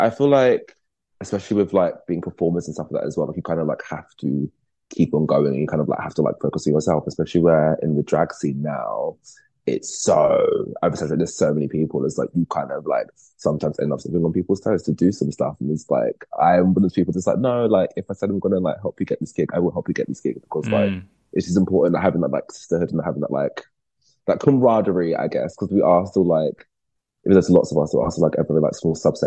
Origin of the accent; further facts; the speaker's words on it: Wood Green, London, United Kingdom; also born or lived in Essex / Hainault; So I grew up between North London and Essex. So it was, I was in like Wood Green, Turnback Lane, like North London.